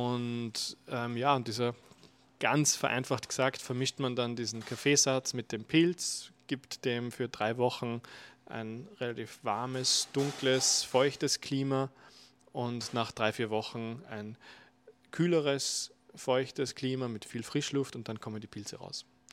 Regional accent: Upper Austria, Austria; born there; moved away as an adult; now in Vienna, Austria; ich komme gebürtig aus Oberösterreich, bin seit mittlerweile 12 Jahren in Wien, habe in Wien an der BOKU Agrarwissenschaften studiert

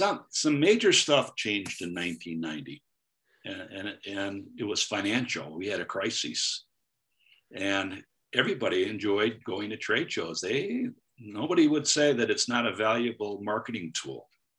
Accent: United States; I am an American, and the book I wrote is from an American point of view.

